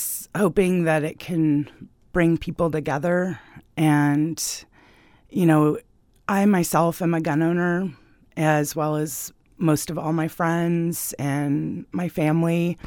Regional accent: Mountain View, California, United States; moved away as an adult; now in Japan; I grew up in Mountain View, and shootings were just kind of almost a daily occurrence. And I thought it was normal, but 2 years ago, I moved to Japan

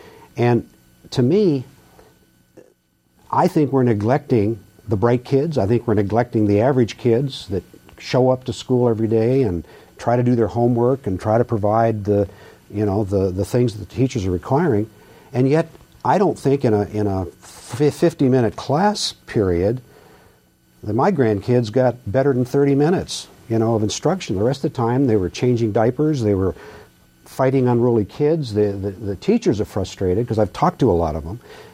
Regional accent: Anchorage, Alaska, United States; I was born in Anchorage in 1939, and I attended Anchorage schools and graduated from Anchorage High School in 1957.

